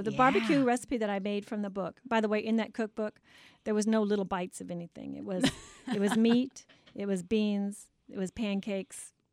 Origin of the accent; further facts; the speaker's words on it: Memphis, Tennessee, United States; born there; Well, I was born in Memphis